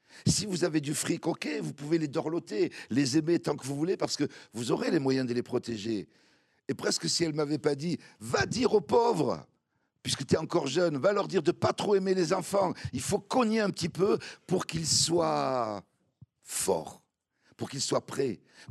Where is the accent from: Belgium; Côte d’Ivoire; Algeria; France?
Algeria; moi, je suis algérien, il me faut un peu plus que ça.